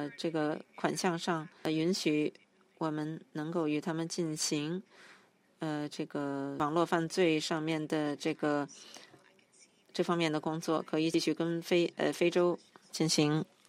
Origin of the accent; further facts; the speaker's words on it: Indonesia; 我是印尼的，